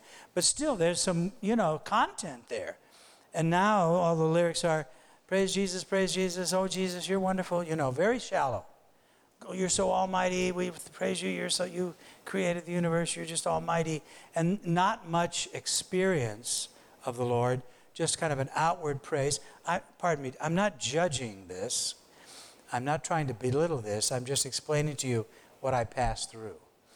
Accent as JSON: {"language": "English", "town": "St. Louis", "region": "Missouri", "country": "United States", "tie": "born or raised there", "said": "she would visit all the groups around my hometown of St. Louis."}